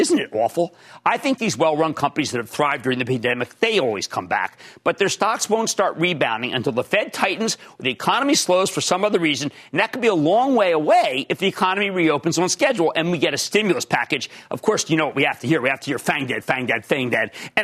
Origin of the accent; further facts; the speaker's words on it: Pennsylvania, United States; We're both from Pennsylvania.